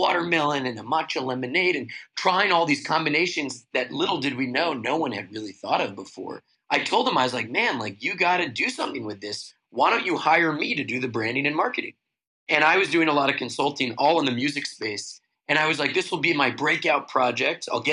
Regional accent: New York City, New York, United States; Born and raised in New York, as is my brother, I share a deep love for New York City. I consider myself a New York romantic.

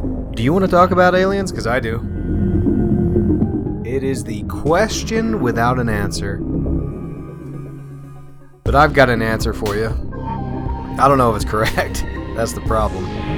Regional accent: United States; I said that I was born and raised a Christian in America.

